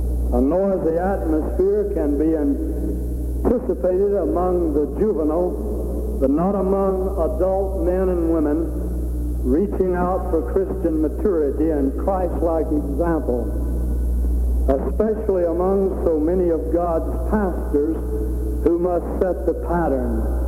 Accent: Atlanta, Georgia, United States; from Atlanta, Georgia.

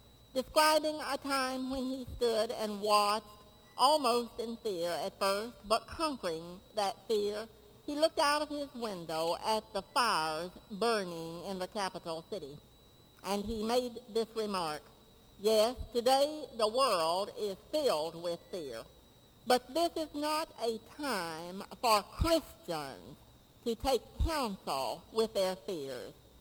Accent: Pleasantville, New York, United States; I picked up the Pleasantville New York Journal, my hometown newspaper

